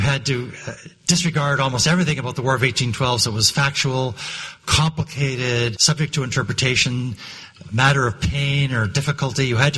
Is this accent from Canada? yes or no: yes; Canada; Traditionally, our participation in world bodies, first the League of Nations, and then the United Nations, and even NATO, which Canadians tried to imagine was a peacekeeping operation